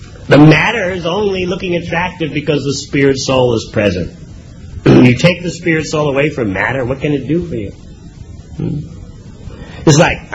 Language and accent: English; New York, United States; When I was young, I used to, growing up in New York, I used to always go to all the best concerts.